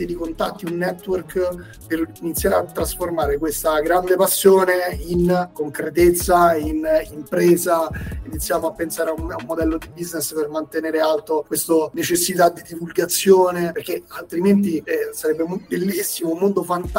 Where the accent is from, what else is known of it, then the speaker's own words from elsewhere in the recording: Rome, Lazio, Italy; che noi siamo di Roma tutti quanti.